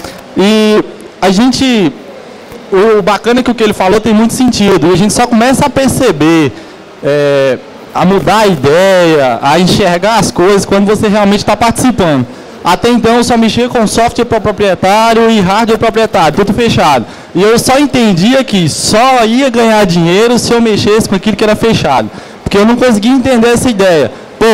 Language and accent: Portuguese; Janaúba, Minas Gerais, Brazil; Eu venho de Janaúba, Minas Gerais, norte de Minas.